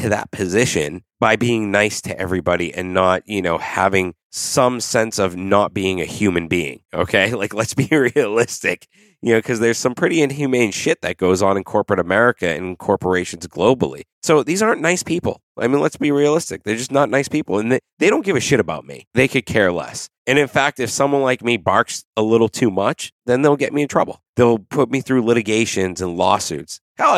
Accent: Natick, Massachusetts, United States; there was this guy that lived in the town I grew up in Natick, and he made t-shirts.

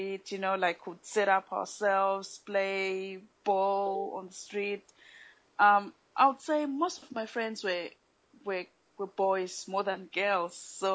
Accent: Zimbabwe; Growing up as a child in Zimbabwe, compared to here, was a bit different. We grew up in a very protected community where each child was everyone's child.

